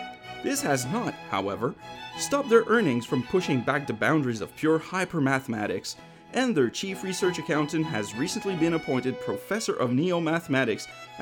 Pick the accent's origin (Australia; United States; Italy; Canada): Canada; Montreal, Quebec; Where are you from? I'm from Montreal, Canada.